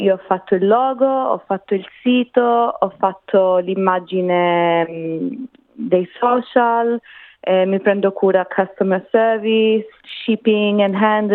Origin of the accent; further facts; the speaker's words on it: Calabria, Italy; also born or lived in Australia; Sì, sono cresciuta in Calabria. Mio padre è calabrese, però mia mamma è romana con origini sarde.